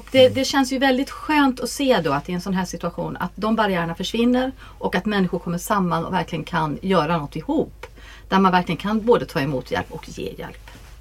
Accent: Sweden; also born or lived in Asia / Africa / Europe; Och jag fick ju verkligen upp ögonen där som svensk då. Så jag var uppfödd utomlands. Jag flyttade runt väldigt mycket med min mamma och pappa. Pappa jobbade utomlands och jag har bott i Asien, jag har bott i Afrika, jag har bott i hela Europa. Och jag flyttade ju hem som 11-åring

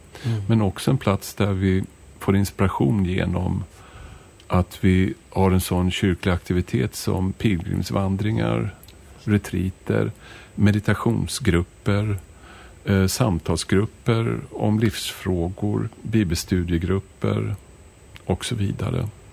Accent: Stockholm, Stockholm County, Sweden; born there; now in Åsarp, Sweden; därför jag hade tänkt avsluta mina år som präst i Stockholm, där jag är född. Men vi kom hit till Åsarp och Falköpings kommun början på 90-talet, och var här hela 90-talet

